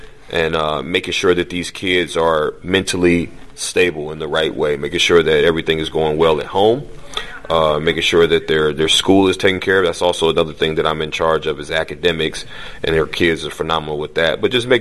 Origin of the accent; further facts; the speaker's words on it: Michigan, United States; You know, I'm from Michigan, so it wasn't a shock to me.